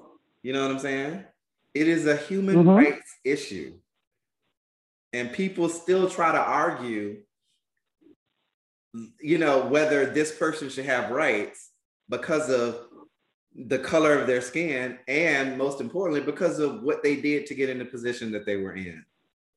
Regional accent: Albany, Georgia, United States; You're you know, a gentleman from Chicago and I'm from Albany, Georgia.

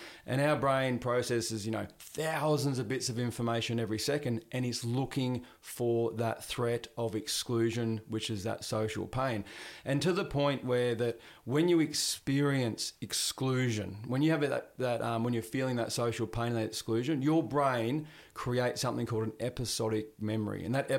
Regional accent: Victoria, Australia; I grew up in Victoria.

